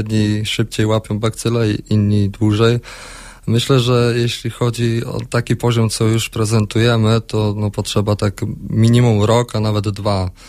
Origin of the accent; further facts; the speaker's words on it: Babimost, Lubusz Voivodeship, Poland; No ja pochodzę z gminy Babimos, tam w szkołach tak naprawdę.